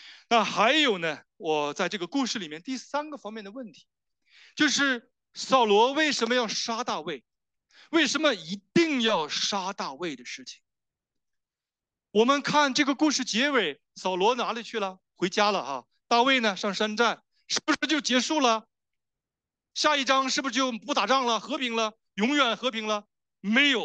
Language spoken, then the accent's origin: Chinese; China; 那我们中国人呢，很喜欢宫廷剧啊